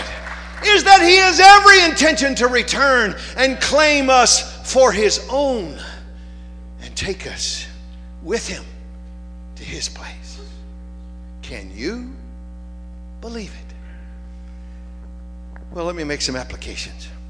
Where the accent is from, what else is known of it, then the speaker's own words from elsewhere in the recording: Southern United States, United States; accent: Southern; Now, as you've probably picked up from my accent, every now and then I lapse into it without thinking, that I'm a pure, born and bred Southerner.